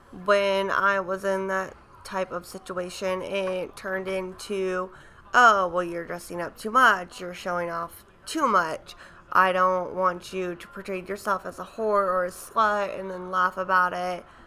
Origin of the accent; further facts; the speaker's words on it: Churubusco, Indiana, United States; You know, I'm from Cherubusco, small town girl.